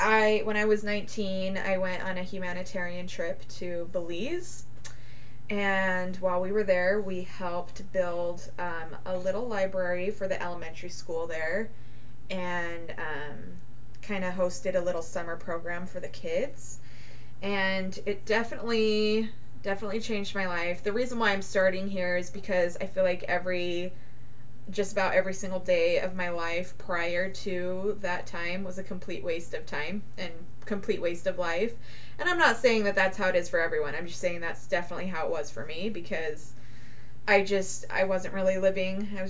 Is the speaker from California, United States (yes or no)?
yes; Clovis, California, United States; born there; I'm 28 years old. And gosh, I don't really know what more to say. I was born in Clovis, California. For those of you who don't know where that is, it's in Fresno County.